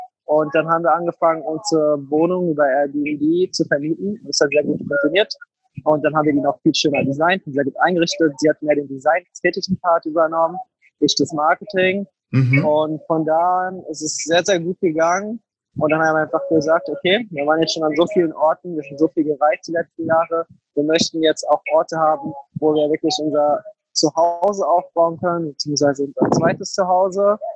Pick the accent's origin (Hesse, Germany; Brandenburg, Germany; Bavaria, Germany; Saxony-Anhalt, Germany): Hesse, Germany; Frankfurt; Okay, also eigentlich komme ich aus Frankfurt.